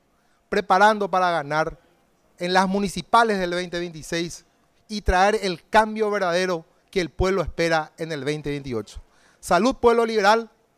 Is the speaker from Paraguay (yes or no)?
yes; Paraguay; nos interpela como opositores, como liberales y como paraguayos.